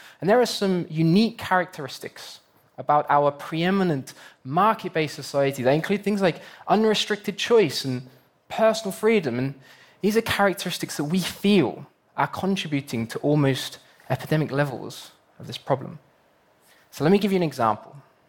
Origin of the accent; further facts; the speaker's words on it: United Kingdom; we're beginning to see similar trends emerge across Canada and in my home country, the United Kingdom.